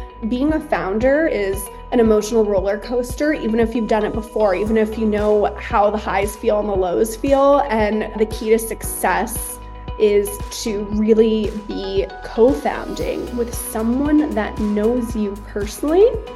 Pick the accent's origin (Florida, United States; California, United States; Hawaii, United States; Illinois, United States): Hawaii, United States; I was born and raised in Hawaii. My mother is an immigrant from Iran.